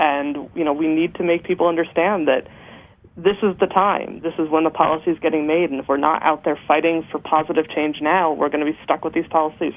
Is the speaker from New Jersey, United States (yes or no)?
yes; New Jersey, United States; the superintendent of the school district where I grew up in New Jersey wrote an op-ed piece